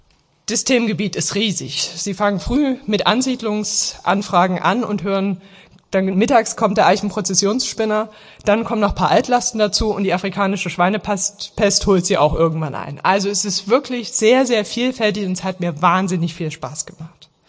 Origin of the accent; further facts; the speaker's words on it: Dresden, Saxony, Germany; Ich bin 42 Jahre alt, geboren in Dresden, dort auch aufgewachsen, habe da Abitur gemacht und habe mein Studium der Rechtswissenschaften an der TU Dresden absolviert